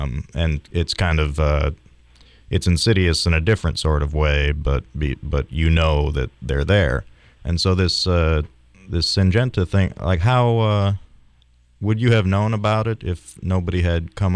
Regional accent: Illinois, United States; because I'm from Western Illinois, and I'm used to seeing, you know, humongous rolling fields of alfalfa and soy and corn pretty much for miles.

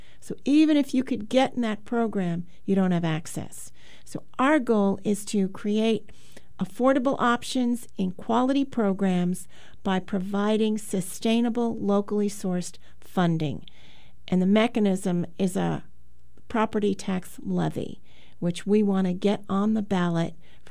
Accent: Oceanside, New York, United States; also born or lived in Albuquerque; I was born and raised in Oceanside, Long Island. And then I went to school there. I grew up in a lower middle class neighborhood.

